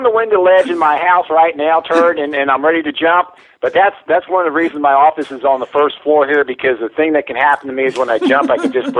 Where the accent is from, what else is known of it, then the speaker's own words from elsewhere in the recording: United States; as an American citizen, I don't like to talk about things like that.